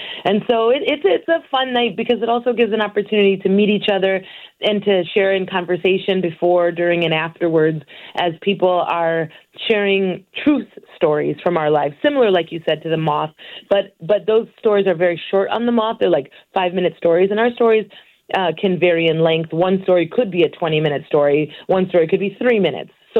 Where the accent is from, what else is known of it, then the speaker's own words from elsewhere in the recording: Chicago, Illinois, United States; I grew up in Chicago hearing stories of Three Little Pigs and the Little Red Hen. I can tell you all about Paul Bunyan, but I had never heard stories from Colombia or from Mexico or from Central America.